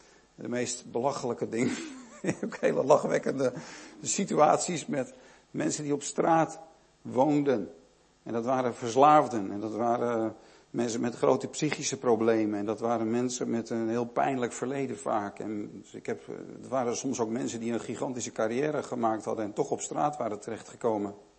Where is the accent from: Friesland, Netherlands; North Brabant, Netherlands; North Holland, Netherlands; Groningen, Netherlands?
North Holland, Netherlands; Haarlem; Ik studeerde in Bad Hoeverdorp, vlakbij Amsterdam. Ik kom uit Haarlem, ook vlakbij Amsterdam. Mijn ouders zijn allebei in Amsterdam geboren.